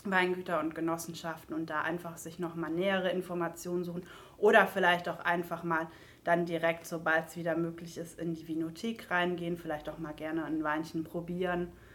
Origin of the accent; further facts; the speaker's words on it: Heppenheim, Hesse, Germany; born there; Und natürlich, ich bin gebürtige Heppenheimerin.